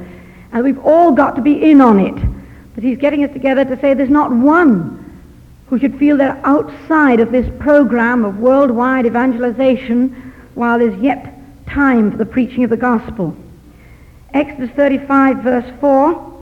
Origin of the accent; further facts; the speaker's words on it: London, United Kingdom; accent: southern English; village in the south of it called London in England. I usually manage to start slowly so that you catch my accent